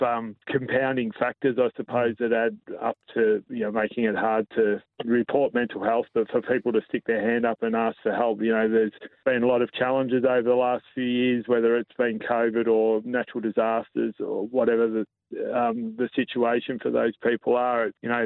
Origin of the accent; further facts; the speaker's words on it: Melbourne, Victoria, Australia; I was actually born and bred in Melbourne